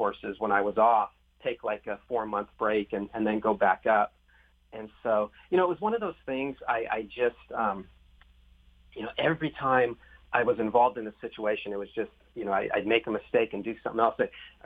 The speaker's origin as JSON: {"language": "English", "region": "California", "country": "United States", "said": "ended up winning that race on a California bred named Campout, which is kind of funny, being that I was from California."}